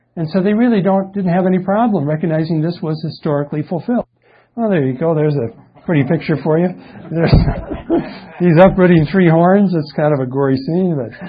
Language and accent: English; San Diego, California, United States; I'm from San Diego. We have a lot of Hispanics, and they are usually Catholic oriented.